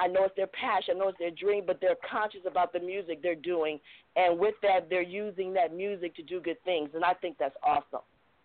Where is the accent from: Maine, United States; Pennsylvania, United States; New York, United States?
Pennsylvania, United States; Philadelphia; now in Los Angeles, United States; I came from Philly to L.A. The people crazy in L.A., I ain't got time to have nobody, you know.